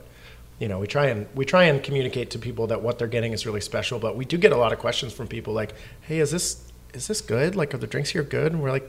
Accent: Canada; now in United States; I'm an immigrant from Canada

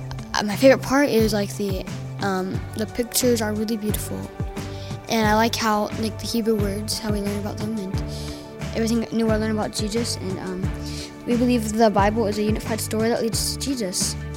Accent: Buffalo, Washington, United States; I'm from Buffalo, Washington

